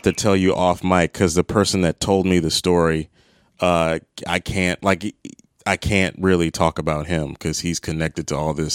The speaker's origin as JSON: {"language": "English", "region": "Mid-Atlantic", "country": "United States", "tie": "born or raised there", "said": "even being a East Coast guy growing up in the Mid-Atlantic region"}